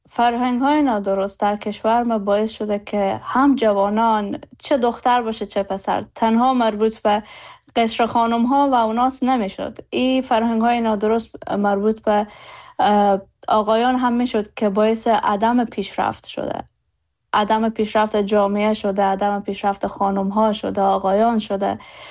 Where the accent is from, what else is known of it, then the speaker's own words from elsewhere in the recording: Herat, Afghanistan; زادگاه من هرات هست، و هرات جاییست که در هر کجای جهان که باشم فرق نمیکنه